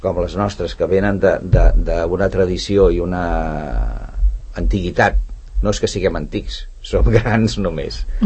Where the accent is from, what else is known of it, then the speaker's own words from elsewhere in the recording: Sant Cugat del Vallès, Catalonia, Spain; venim els de Sant Cugat